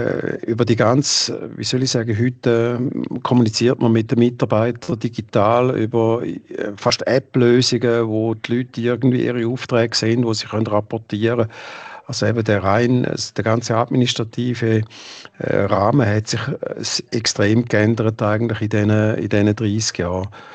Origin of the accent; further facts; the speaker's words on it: St. Gallen, Switzerland; ich bin ja ursprünglich aus dem Tackenburg, und habe da Skischule gegeben